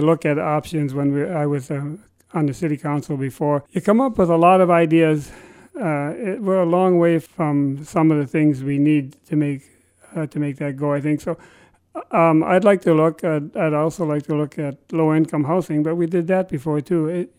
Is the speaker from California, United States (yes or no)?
no; Grand Portage, Minnesota, United States; No, I was born and raised in Grand Portage.